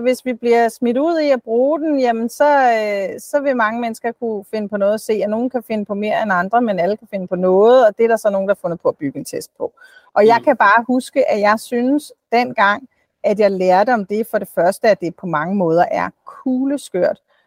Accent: Copenhagen, Capital Region of Denmark, Denmark; accent: Copenhagen; Altså jeg lyder som en københavner, det gør jeg.

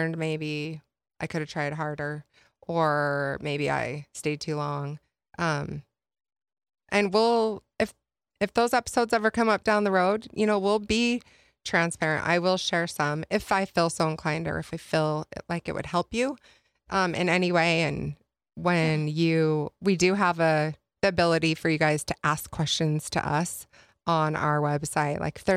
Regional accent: Provo, Utah, United States; now in Idaho Falls, United States; because I am from Provo, grew up in Provo, Utah, graduated from BYU Provo.

